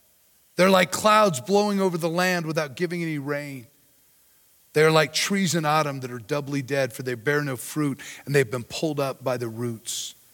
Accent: Colorado, United States; also born or lived in East Coast; Think about a reef. I grew up in Colorado. Not a lot of big reefs here that I know of. Lived on the East Coast for a while

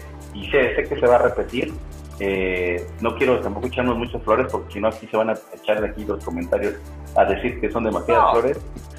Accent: Mexico; now in Dominican Republic; yo soy mexicano, aunque viva en República Dominicana, siempre manejo mi bandera de mexicano

